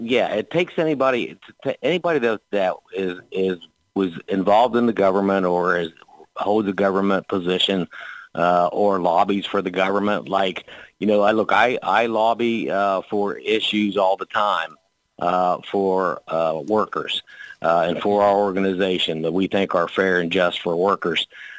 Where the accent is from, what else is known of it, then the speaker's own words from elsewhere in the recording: Centerburg, Ohio, United States; I actually had a citizen from my hometown in Centerburg, Ohio, stop by my house the other day and asked me to sign the petition.